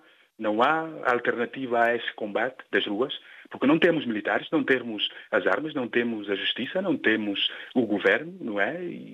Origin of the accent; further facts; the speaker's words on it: Guinea-Bissau; é uma convicção alimentada na responsabilidade que temos enquanto guineenses e africanos de transformar o nosso país para melhor vivermos nele.